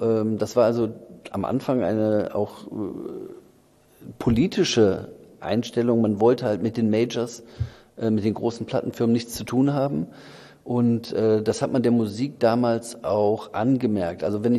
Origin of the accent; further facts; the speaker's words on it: North Rhine-Westphalia, Germany; Also die waren nicht bei uns im Ruhrgebiet, sondern da musste man nach Köln fahren.